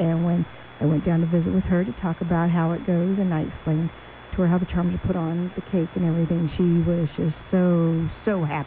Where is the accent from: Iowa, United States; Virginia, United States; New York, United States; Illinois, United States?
Virginia, United States; Virginia.